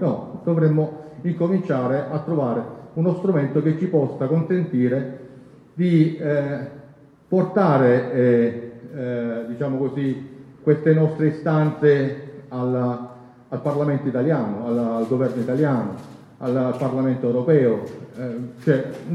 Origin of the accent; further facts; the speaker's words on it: Brindisi, Apulia, Italy; vengo da Brindisi, della rete pugliese